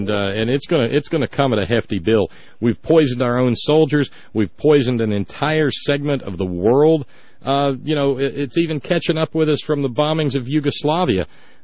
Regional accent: the South, United States; I hate to say it because I'm a Southerner, but the further south you get, the more virulent the conservatism and the meaner spirited it seems to get.

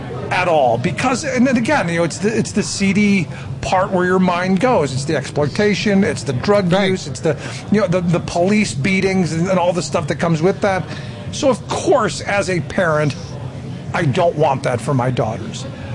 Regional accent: Cleveland, Ohio, United States; No, I grew up in Cleveland, so there's a visceral thing.

